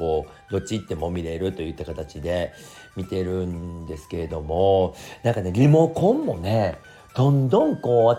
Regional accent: Osaka, Japan; 私の地元大阪

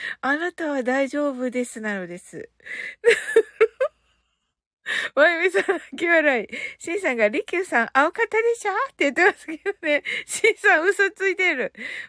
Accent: Kyushu, Japan; 私、九州人だけど、

